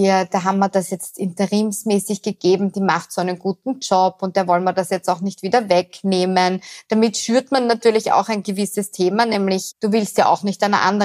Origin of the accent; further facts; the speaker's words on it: Vienna, Austria; also born or lived in Tyrol; Also ich bin eine Wienerin. Ich betone das immer ganz gern, weil ich gerne Wienerin bin und hier von Herzen aufgewachsen bin. Habe allerdings sehr viele Jahre in Tirol verbracht, weil ich dort studiert habe.